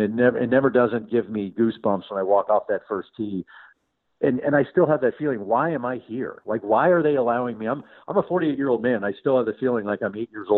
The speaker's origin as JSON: {"language": "English", "town": "Dallas", "region": "Texas", "country": "United States", "tie": "born or raised there", "said": "it was a rich kid's sport, and we were not rich growing up in Dallas."}